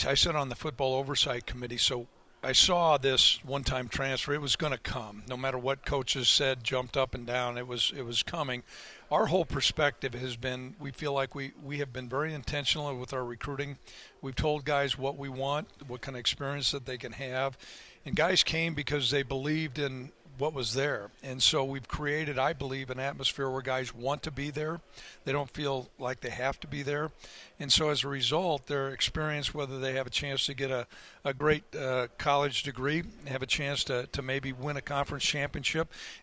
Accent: Midwest, United States; I grew up in the Midwest with a farming background, and Josh came from a farm.

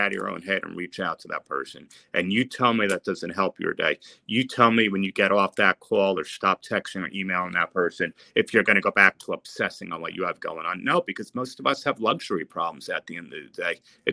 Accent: New Jersey, United States; I'm from New Jersey, so being from New York

